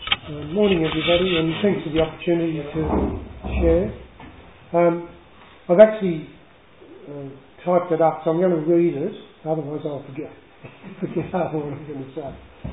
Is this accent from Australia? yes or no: yes; Sydney, New South Wales, Australia; also born or lived in Mackay; I have happy memories of my time in Queensland, and was blessed with caring parents. The family moved to Sydney in 1950 and lived in the inner suburb of Annandale. My parents were both Catholic